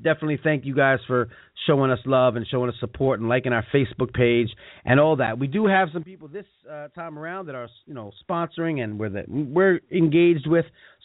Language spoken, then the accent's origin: English; Long Island, New York, United States; Now, I like Long Island. I'm from Long Island.